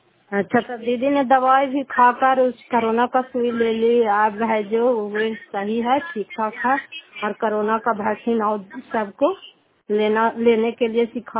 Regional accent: Fatehpur, Bihar, India; घर फतेहपुर, पंचायत मकरौता, जिला नालंदा, कराय पसराय ब्लॉक की निवासी हूँ।

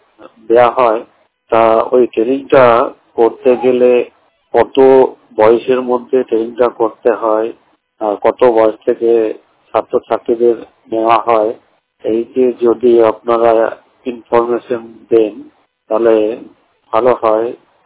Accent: Nagar, West Bengal, India; আমার বাড়ি হচ্ছে মুর্শিদাবাদ। গ্রামের নাম নগর, পোস্ট কামনগর, থানা সপ্তপুর, জেলা মুর্শিদাবাদ।

